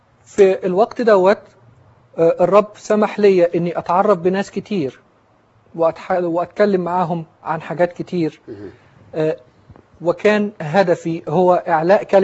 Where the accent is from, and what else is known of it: Alexandria, Alexandria Governorate, Egypt; born there